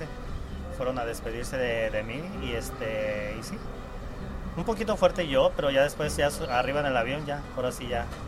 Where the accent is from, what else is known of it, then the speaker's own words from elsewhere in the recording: Tlaquepaque, Jalisco, Mexico; born there; moved away as an adult; Nací en Tlaquepaque, Jalisco.